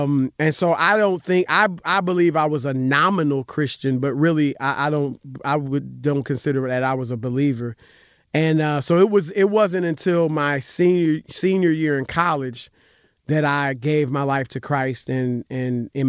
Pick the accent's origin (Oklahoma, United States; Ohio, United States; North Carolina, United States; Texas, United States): Ohio, United States; Cleveland; also born or lived in Cincinnati, Ohio / Indianapolis, Indiana / Syracuse, New York / Des Moines, Iowa; I grew up in the Midwest. I moved around a lot. I lived in Cincinnati, Ohio, Indianapolis, Indiana, Syracuse, New York, Des Moines, Iowa, and then Cleveland, Ohio. I finished high school in Cleveland.